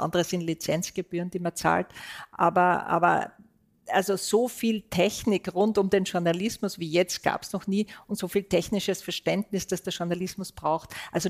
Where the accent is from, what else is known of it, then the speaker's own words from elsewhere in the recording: Austria; Da sind wir Österreicher nicht sehr datenaffin.